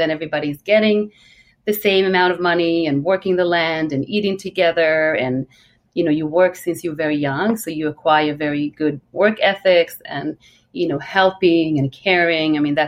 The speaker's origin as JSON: {"language": "English", "town": "Jaffa", "region": "Tel Aviv District", "country": "Israel", "tie": "born or raised there", "second_language": "English", "said": "I was born in Jaffa, which is like a very, you know, it's a suburbs of Tel Aviv, and it's a very poor neighborhood, and I had to leave home when I was 12 to live in a kibbutz on my own."}